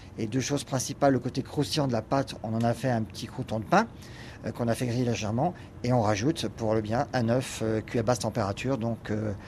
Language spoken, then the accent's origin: French; Hauts-de-France, France; now in Alsace, France; Alors je suis ch'ti à la base, d'adoption alsacienne.